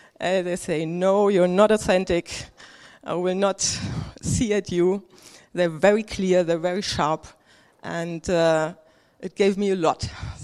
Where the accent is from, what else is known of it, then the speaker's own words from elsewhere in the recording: Germany; English is a second language; I'm very concerned about my English, please. I'm from Germany, so I will gather all my English words I have.